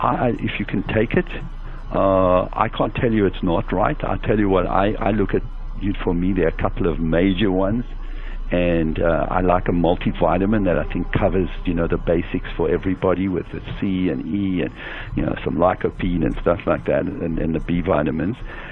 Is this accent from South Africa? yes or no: yes; South Africa; You know, I'm from South Africa